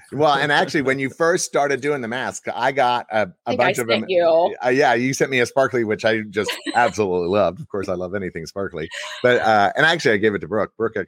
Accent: Texas, United States; first of all, I'm from Texas. So Texas is obviously a big part of my life.

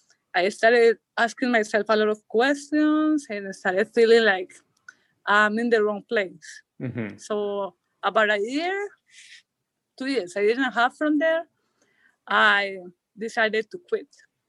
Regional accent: Antioquia, Colombia; now in Valdivia, Chile; I'm from Colombia, from a rural area close to Medellin. I went to school in Medellin.

